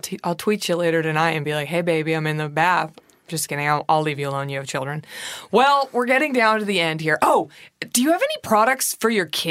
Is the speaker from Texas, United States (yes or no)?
yes; Texas, United States; Like, I'm from Texas.